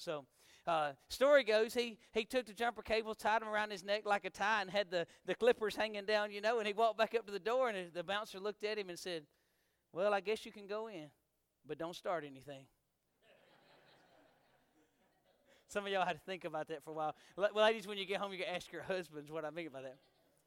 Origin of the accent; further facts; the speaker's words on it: United States; That's just honest. I'm an American.